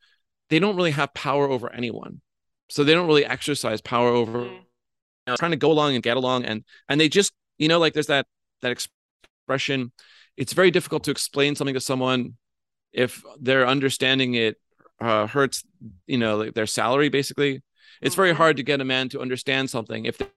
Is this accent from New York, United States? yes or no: yes; New York, United States; Why do I sound so confident besides growing up in New York State?